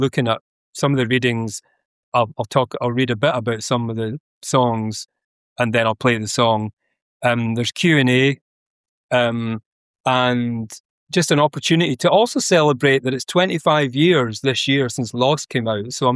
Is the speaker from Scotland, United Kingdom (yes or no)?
yes; Mull, Scotland, United Kingdom; And that's very much about growing up in Mull as a songwriter.